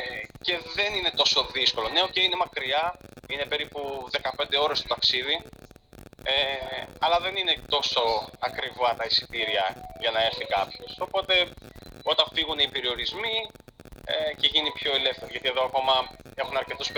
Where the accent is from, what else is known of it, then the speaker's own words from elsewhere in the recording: Mytilene, North Aegean, Greece; also born or lived in Athens; ο πατέρας μου ήταν από την Καρδίτσα και η μητέρα μου από τη Μυτιλίνη. Εγώ γεννήθηκα στην Αθήνα αλλά μεγάλωσα στη Μυτιλίνη. Οπότε νησιώτης και εγώ έχω.